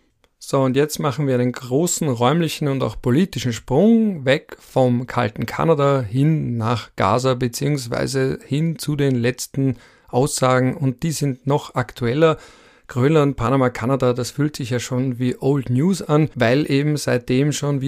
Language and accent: German; Austria; das sage ich jetzt als Österreicher